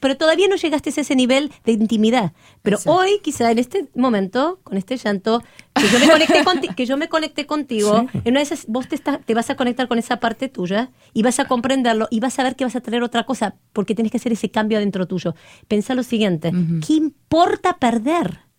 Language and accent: Spanish; Argentina; moved away as an adult; now in Miami, United States; Cuando yo me vine de la Argentina a Miami, yo no hablaba inglés y no era psicóloga acá en este país. Porque no me lo reconocían, lo que había hecho en la Argentina.